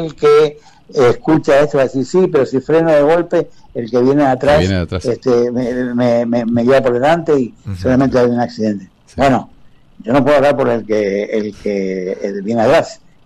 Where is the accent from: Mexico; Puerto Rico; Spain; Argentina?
Argentina; Misiones; como buen argentino, buen misionero, yo vengo entrando a la localidad